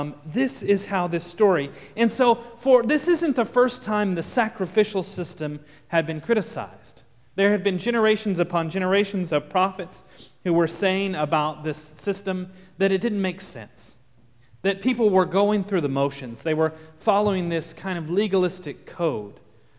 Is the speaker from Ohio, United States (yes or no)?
no; Texas, United States; accent: Texas; I get my Texas accent comes out just a little bit.